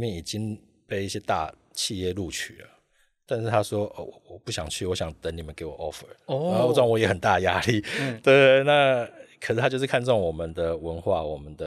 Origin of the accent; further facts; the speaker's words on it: Taiwan; 因为其实我们台湾人资讯人才是很强